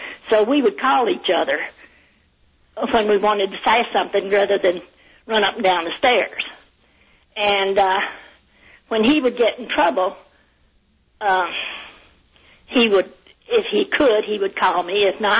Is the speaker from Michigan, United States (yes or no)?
no; Arkadelphia, Arkansas, United States; Well, originally out from Arkadelphia, out in the country from Arkadelphia.